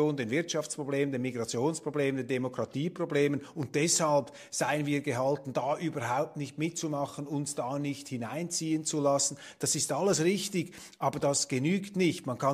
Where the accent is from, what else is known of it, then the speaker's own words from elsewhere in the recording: Switzerland; Jetzt nicht als Schweizer, als Bürger, als Politiker auch, als Milizler.